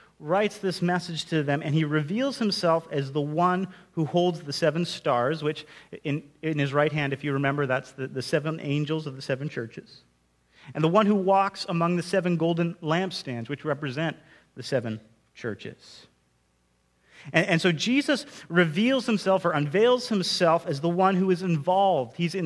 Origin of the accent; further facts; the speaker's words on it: Alberta, Canada; I grew up in Alberta, and we have two NHL teams, right?